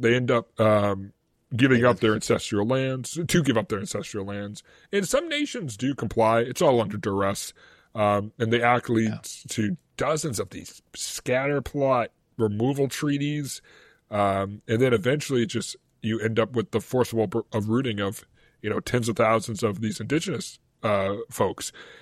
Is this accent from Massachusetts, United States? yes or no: yes; Massachusetts, United States; Like, I'm from Massachusetts.